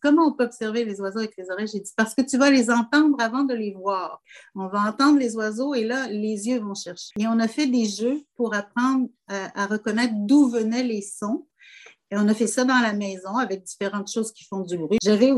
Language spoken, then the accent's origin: French; Montreal, Quebec, Canada; J'ai été élevée à Montréal, mais j'ai eu la chance d'avoir un chalet familial au bord d'un lac dans la forêt des Hautes-Laurentides avec les montagnes.